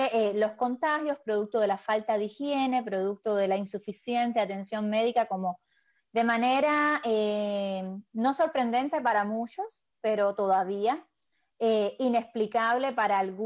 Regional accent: Cuba; nuestro país está en crisis y como cubano tenemos el derecho de hacer algo.

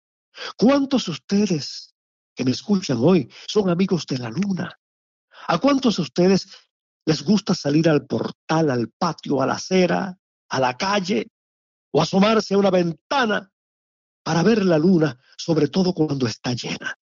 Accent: Cuba; Ya sabemos, ustedes y yo como cubanos

